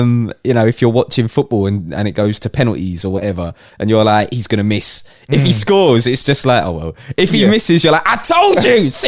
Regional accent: United Kingdom; as a Brit

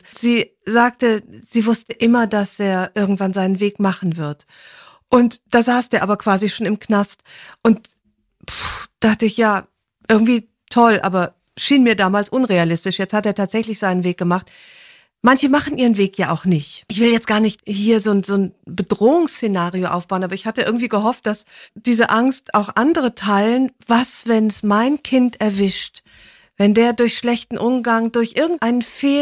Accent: Rhineland, Germany; ich bin ja Rheinländerin

